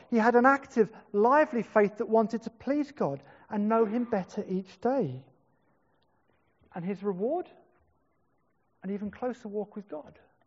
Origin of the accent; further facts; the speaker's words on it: Wales, United Kingdom; as a Welshman